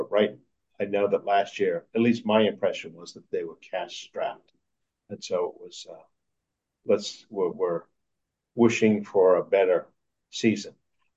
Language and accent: English; Maryland, United States; I'm from Montgomery County, so I don't have the credibility to speak for Prince George's County